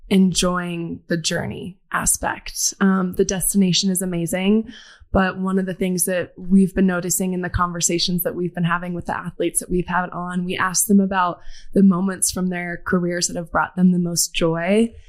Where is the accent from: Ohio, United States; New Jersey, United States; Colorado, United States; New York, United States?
Colorado, United States; Denver; I grew up in Denver, so not far away from here. So anytime I get to come home, I'm so excited.